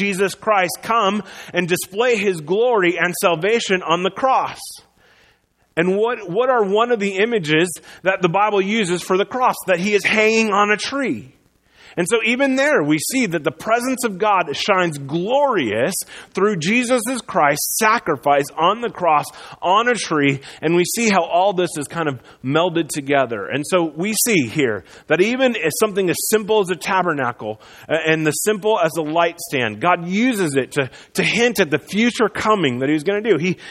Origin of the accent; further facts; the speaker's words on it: Iowa, United States; Now, I grew up in Iowa. Most of you know this, right? In Iowa, they have a lot of agriculture, okay?